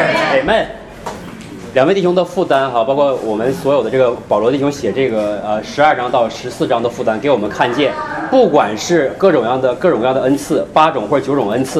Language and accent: Chinese; China; 因为我从大陆过来的嘛，我对这个历史比较了解